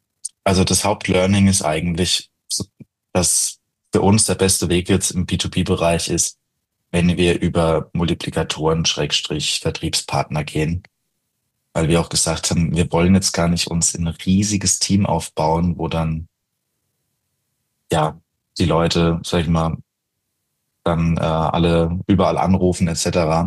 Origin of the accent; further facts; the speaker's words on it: Rhineland-Palatinate, Germany; Ja, ich komme halt selbst aus der Pfalz. Wir haben einen recht starken Dialekt.